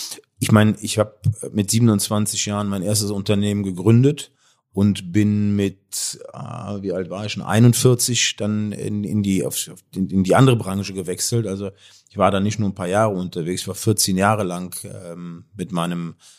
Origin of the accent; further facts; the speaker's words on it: Cologne, North Rhine-Westphalia, Germany; Ich komme aus Köln.